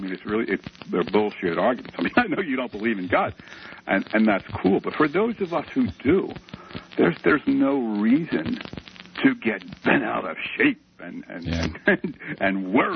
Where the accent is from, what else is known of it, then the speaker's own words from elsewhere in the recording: United States; I'm an American.